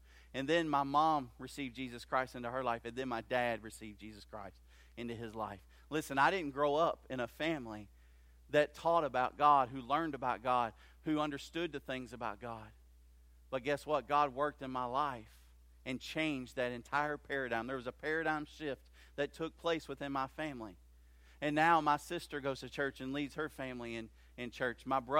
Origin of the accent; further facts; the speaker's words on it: Louisville, Kentucky, United States; born there; Whenever I was born in Louisville, Kentucky.